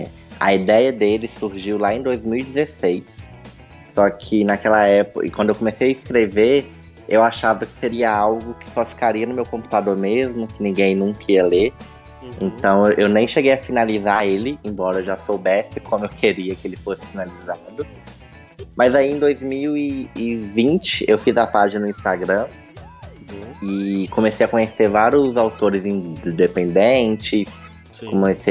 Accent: Juiz de Fora, Minas Gerais, Brazil; Eu sou de Juiz de Fora e eu sou escritor

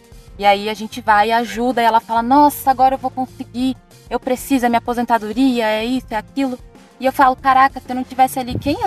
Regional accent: São Paulo, Brazil; also born or lived in Pernambuco; Eu saí de Pernambuco, eu sou pernambucana, saí de lá com 6 anos e fui pra São Paulo. Então, eu nem conheço onde eu nasci.

